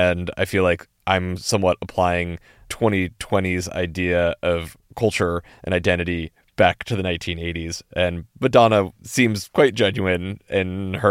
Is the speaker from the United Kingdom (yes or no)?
no; New England, United States; The thing is, I grew up in New England.